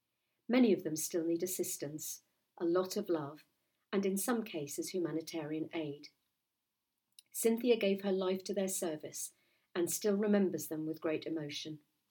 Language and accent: English; Mexico; from Mexico.